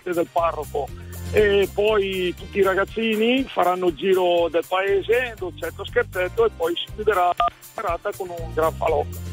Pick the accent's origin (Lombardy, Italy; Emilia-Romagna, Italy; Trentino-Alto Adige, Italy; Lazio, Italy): Lombardy, Italy; Sono della provincia di Bergamo, nella zona della Val Cavallina, zona di Casazza, Spignone al Lago, zona molto bella turistica.